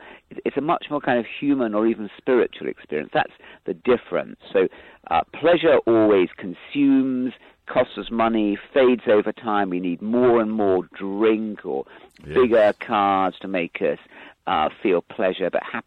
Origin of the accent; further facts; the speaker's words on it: London, United Kingdom; I was brought up in London.